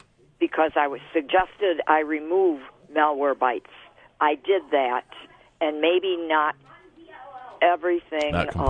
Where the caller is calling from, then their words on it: Rush, New York, United States; Calling from beautiful, sunny Rush, New York.